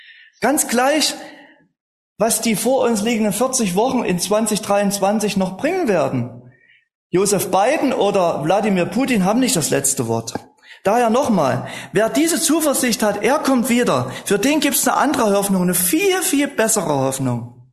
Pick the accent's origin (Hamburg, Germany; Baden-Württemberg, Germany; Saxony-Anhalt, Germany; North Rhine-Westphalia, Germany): Saxony-Anhalt, Germany; Halle; Oder ich bin in Halle-Saale aufgewachsen. Das ist meine Heimatstadt.